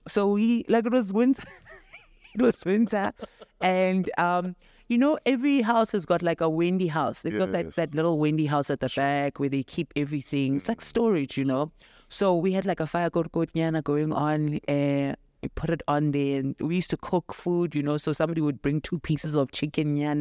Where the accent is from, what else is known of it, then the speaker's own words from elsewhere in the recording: Daveyton, Gauteng, South Africa; I'm from Davyton in the East Rand.